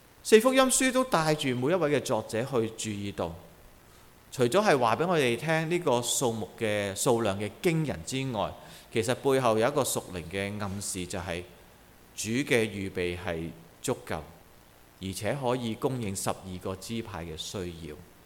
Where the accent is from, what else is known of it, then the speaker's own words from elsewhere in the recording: China; 然后即我们中国人打包